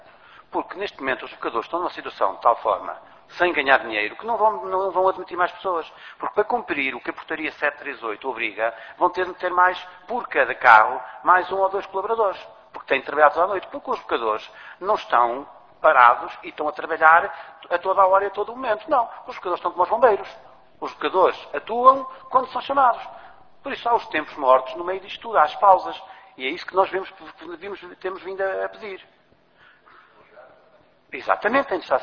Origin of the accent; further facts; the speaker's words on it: Portugal; antes de ser presidente da associação sou português.